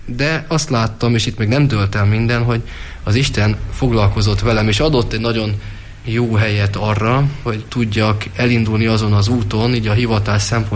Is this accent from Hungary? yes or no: yes; Budapest, Hungary; also born or lived in Halásztelek; Budapest egyfelől az otthonom, mert ugye ott születtem, illetve ott jártam iskolába, ott nőttem fel, mellette egy Halásztelek nevű városban laknak a szüleim, én is ott laktam